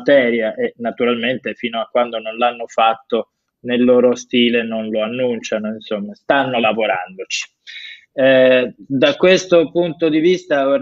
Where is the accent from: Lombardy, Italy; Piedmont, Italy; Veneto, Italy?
Veneto, Italy; io sono veneto